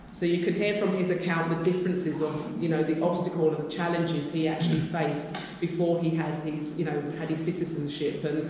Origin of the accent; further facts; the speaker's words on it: Thailand; I was born in Thailand. I have always felt a connection with Thailand and Thai people. From birth, I have never lived anywhere else